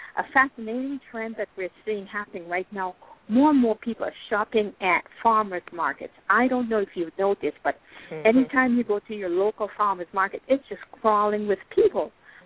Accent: Antigua & Barbuda; I'm originally from the Caribbean, an island called Antigua. You might have heard it pronounced Antigua.

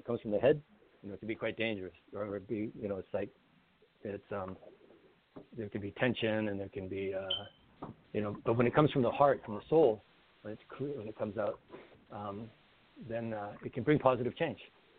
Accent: Old Crow, Yukon, Canada; Old Crow, where I grew up in Yukon, is calling a state of emergency because of the melting permafrost

